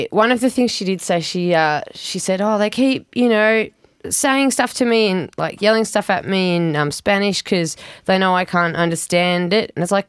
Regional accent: Australia; but we're from Australia and everything's clean where we're from

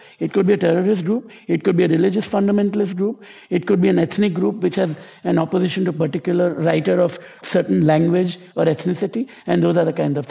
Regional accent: India; born there; I was born in India.

